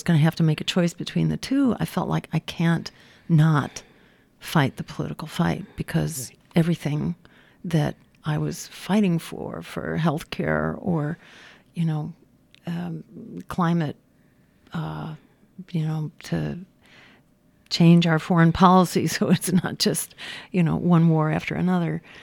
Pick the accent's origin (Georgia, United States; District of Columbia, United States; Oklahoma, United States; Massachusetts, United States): Massachusetts, United States; the Democratic Party in my home state of Massachusetts decided that they were going to repeal the campaign finance reform